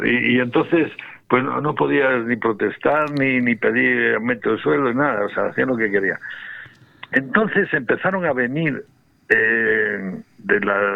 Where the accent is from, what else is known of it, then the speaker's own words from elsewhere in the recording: Fabero, Castile and León, Spain; yo me acuerdo que Favero, mi pueblo, es un pueblo de una cuenca minera